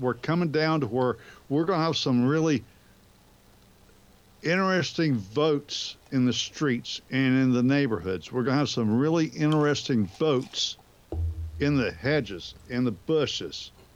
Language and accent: English; the South, United States; accent: southern; My southern accent's.